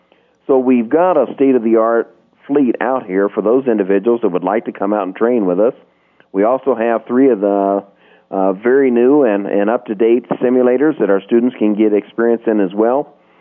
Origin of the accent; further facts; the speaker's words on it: Wyoming, United States; I know that as a young man growing up in Wyoming, I was told that I couldn't fly because I wore glasses.